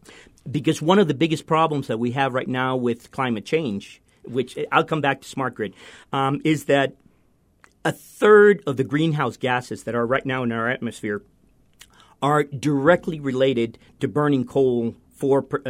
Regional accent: Mexico; So I grew up in Mexico City in Guadalajara. I was born in Mexico City. Actually, I was born 6 days before a major earthquake that rocked Mexico City in 1957.

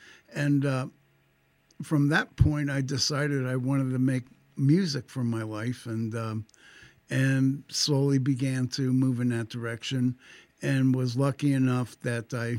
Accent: Allentown, Pennsylvania, United States; So this is a backstory of me growing up in Allentown and going through, you know, the changes of being a young man and getting into the Army, and then winding up in Vietnam and coming back from Vietnam.

